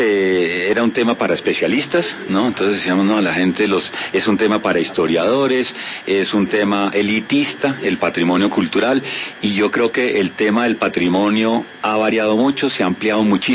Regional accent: Bogotá, Bogotá Capital District, Colombia; No hay ninguna duda de que lo que nos identifica como bogotanos en el plano físico son los cerros.

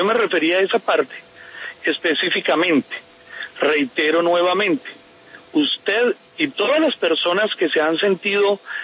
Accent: Colombia; moved away as an adult; yo me fui de Colombia. Primero, yo tuve dos partes de vida en mi país.

